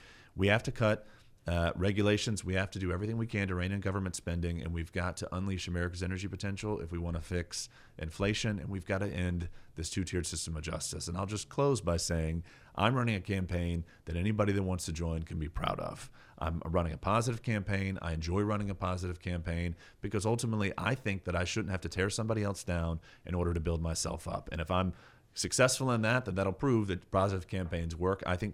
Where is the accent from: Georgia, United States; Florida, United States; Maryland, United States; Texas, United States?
Georgia, United States; Peachtree City; I'm from Peachtree City, Georgia